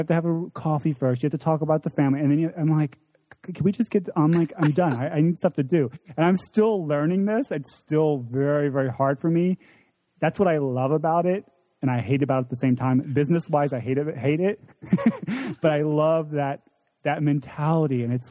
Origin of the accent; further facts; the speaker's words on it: United States; I can be the brass American because obviously I can't pass for Italian whatsoever.